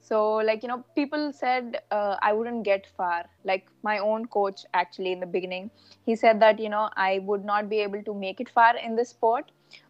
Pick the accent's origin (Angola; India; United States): India; not take me seriously because I was from India.